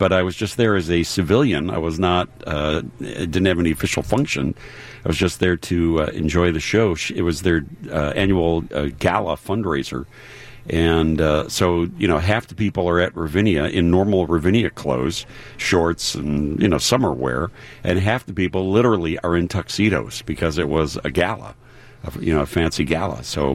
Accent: Puerto Rico; I'm also from Puerto Rico, that's why.

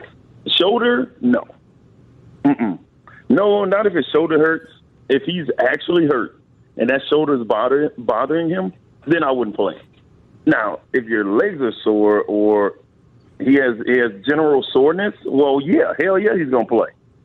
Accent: Florida, United States; I'm from Florida. I've never been at a hotter nastier, like, weather place in the summer.

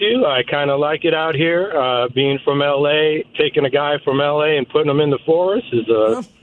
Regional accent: Los Angeles, California, United States; now in Gig Harbor, United States; Hey, guys. I'm from Los Angeles, California, and I moved here under peer pressure, actually.

